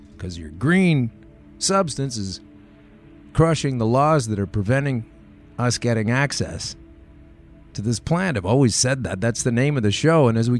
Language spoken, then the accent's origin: English; Canada; I'm Canadian, as you may know.